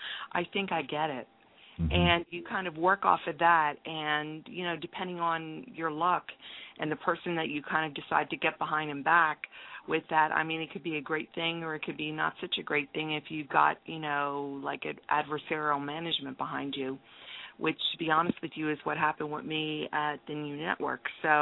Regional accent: East Coast, United States; I kind of understand that, you know, I'm from the East Coast and I'm kind of used

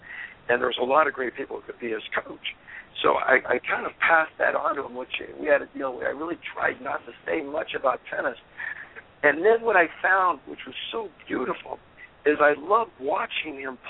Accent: Santa Barbara, California, United States; I'm from Santa Barbara.

